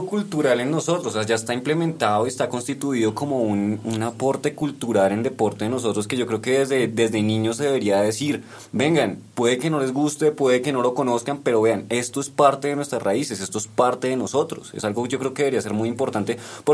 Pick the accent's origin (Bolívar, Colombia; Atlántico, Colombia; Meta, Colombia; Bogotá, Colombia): Bogotá, Colombia; esto hace parte de la cultura como colombiana